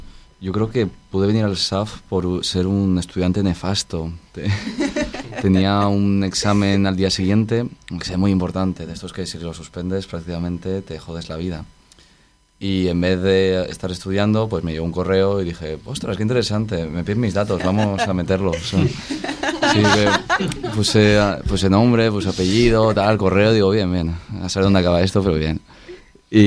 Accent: Spain; vengo de España.

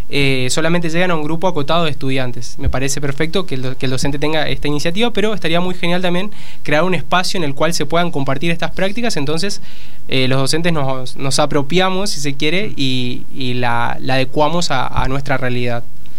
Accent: Argentina; Somos jóvenes de Chaco, de Salta, de Córdoba, de Santa Fe, de Santa Cruz, de Buenos Aires.

